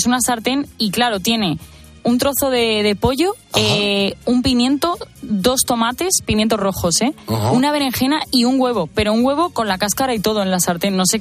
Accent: Málaga, Andalusia, Spain; also born or lived in Gáldar, Gran Canaria; Pero he vivido toda mi vida en Málaga, aunque toda mi familia es de Asturias, de un pueblo que se llama Cangas de Onís.

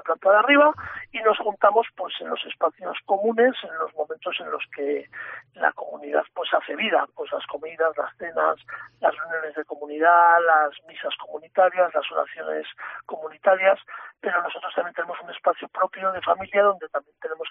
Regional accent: A Coruña, Galicia, Spain; moved away as an adult; also born or lived in Madrid; nosotros vivíamos en Madrid, mi mujer es madrileña, yo soy coruñés, pero desde que empezamos a tener relación, desde que empezamos a ser novios, pues yo me trasladé a Madrid.

